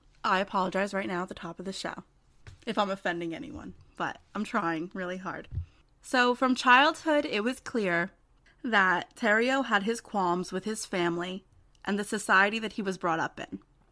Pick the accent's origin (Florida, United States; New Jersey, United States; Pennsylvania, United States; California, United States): New Jersey, United States; I just do, and I can't help that I'm from New Jersey, and I apologize about all of these things.